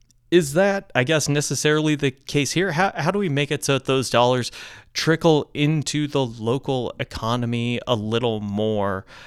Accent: Tucson, Arizona, United States; Back in my hometown, it was stuff like the Tucson Festival of Books and the Gem and Mineral Show that just meant you couldn't get a hotel room there in February at all.

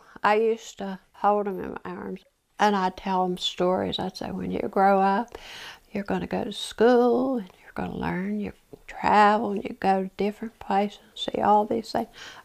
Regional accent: Charleston, West Virginia, United States; I grew up in Charleston, West Virginia. My father was a native Charlestonian.

